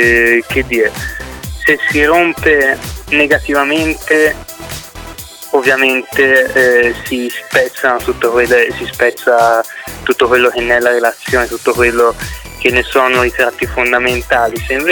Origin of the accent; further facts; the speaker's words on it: Trieste, Friuli-Venezia Giulia, Italy; Di Trieste.